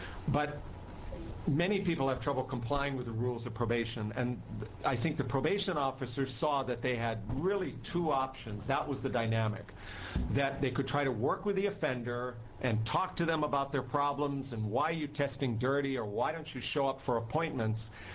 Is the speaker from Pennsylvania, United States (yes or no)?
no; Honolulu, Hawaii, United States; I'm a judge from Honolulu, Hawaii.